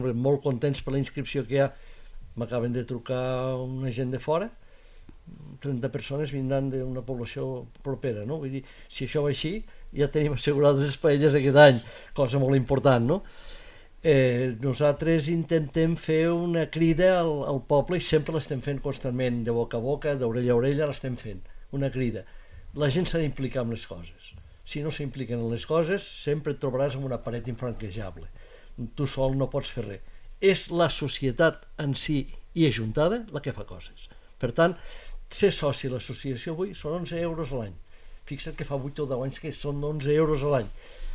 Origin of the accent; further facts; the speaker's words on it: Les Borges Blanques, Catalonia, Spain; clar, som de Lleida, de la província, no? Diu, però som de les Borges.